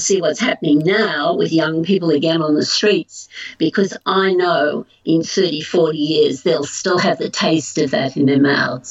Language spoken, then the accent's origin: English; Australia; I'm an Australian.